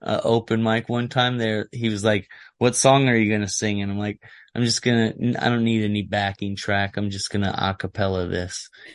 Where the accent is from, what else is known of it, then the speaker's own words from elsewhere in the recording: Michigan, United States; also born or lived in Louisiana; I was born in Michigan. And then I think around 3 months old or 6 months old or something like that, we moved to Louisiana. And then we stayed in Louisiana till I was like 8 and we moved back to Michigan. And then we stayed in Michigan till I was 16 and then we moved back to Louisiana